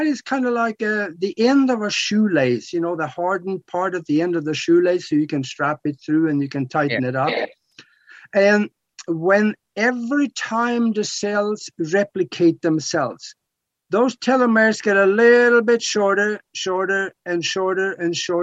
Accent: Norway; I'm from Norway, so I've been following these guys.

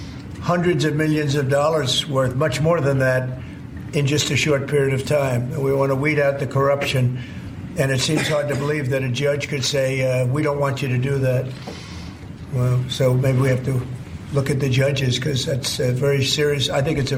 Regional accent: New Jersey, United States; And I'll tell you, I'm from Jersey, so I look a little differently.

